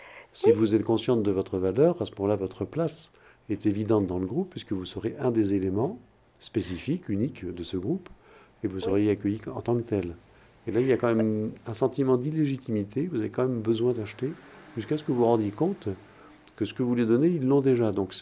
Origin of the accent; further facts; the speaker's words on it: Pérouges, Auvergne-Rhône-Alpes, France; moi je suis de Pérouge. Je suis à côté de Lyon.